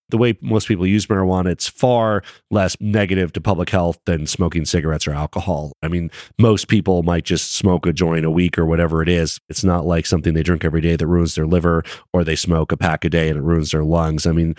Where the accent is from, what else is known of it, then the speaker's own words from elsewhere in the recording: Colorado, United States; As a Coloradan, I hope that we are the only state that does.